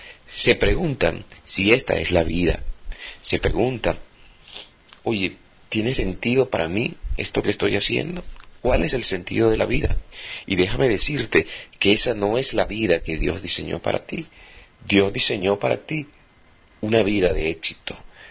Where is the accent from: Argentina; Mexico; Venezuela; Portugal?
Venezuela; moved away as an adult; now in Panama; Soy venezolano y desde hace 2 años aproximadamente estamos en Panamá